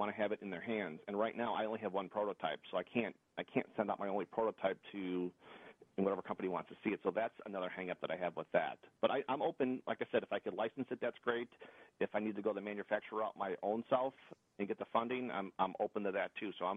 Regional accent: Chicago, Illinois, United States; we had a big hair show in Chicago. I'm from Chicago, and I met a lot of great contacts

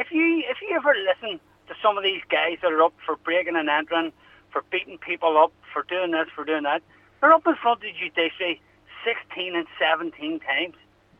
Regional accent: Belfast, Northern Ireland, United Kingdom; I'm originally from West Belfast, you know what I mean?

